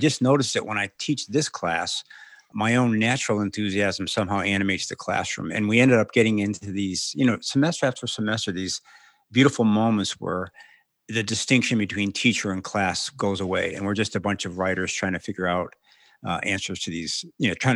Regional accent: Amarillo, Texas, United States; now in Syracuse, United States; it my first semester at Syracuse. I was just off the back of whatever truck they say you fall off of. I came from Amarillo, Texas, had never really met, famous writers.

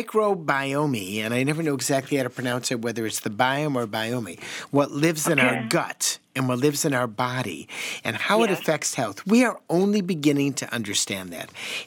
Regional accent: Wisconsin, United States; But he was from Calgary. I was from Wisconsin. We experienced that cold differently.

